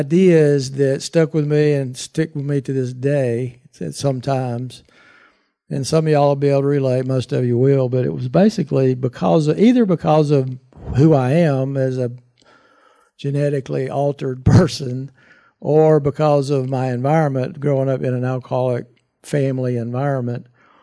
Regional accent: Columbus, Georgia, United States; born there; So here we go. I was born in Columbus, Georgia.

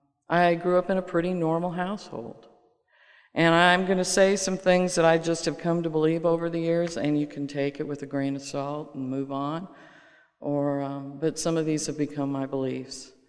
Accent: Bellevue, Washington, United States; I am the third of four children. I was raised in Bellevue, Washington. It's right outside of Seattle. When I lived there, it was a little suburb.

